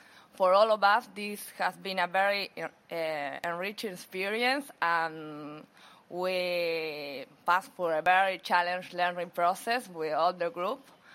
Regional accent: Buenos Aires, Argentina; English is a second language; from Buenos Aires

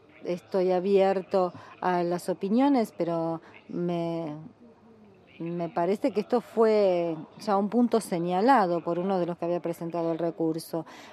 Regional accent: Argentina; soy de acá de Argentina

